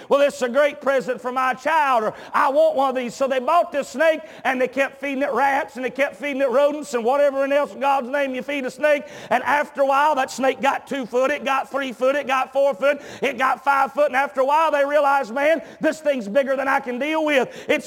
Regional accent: Georgia, United States; The neighboring state to my home state of Georgia

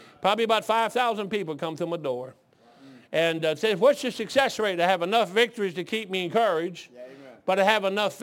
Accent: Detroit, Michigan, United States; No, I'm from Southwest Detroit, man. But I've been all over that place.

